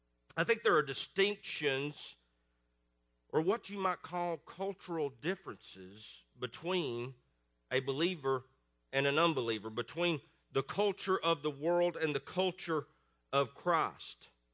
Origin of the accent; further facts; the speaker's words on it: Tennessee, United States; accent: East Tennessee; as you can tell from my accent from East Tennessee.